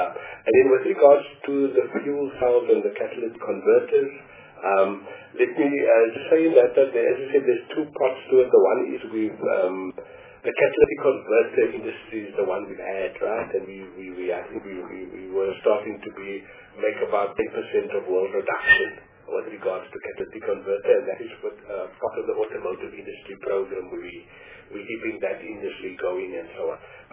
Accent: Gauteng, South Africa; I'm from Gauteng.

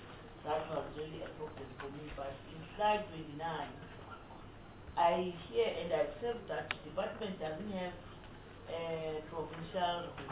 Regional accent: South Africa; I'm a South African

